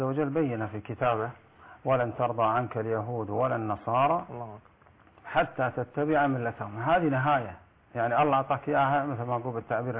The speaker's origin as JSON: {"language": "Arabic", "country": "Kuwait"}